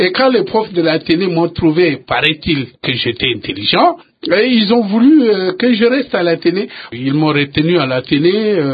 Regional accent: Kikwit, Kwilu, DR Congo; J'ai grandi à Kikwit, je me suis amusé à Lukemi, à Luina, et même dans la rivière Kwilu.

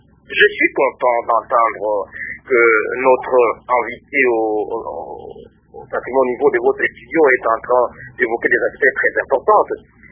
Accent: Bandundu, DR Congo; la province dont je suis originaire, des Bandundu, et du territoire natif transformé en commune aujourd'hui, de Matata que je suis.

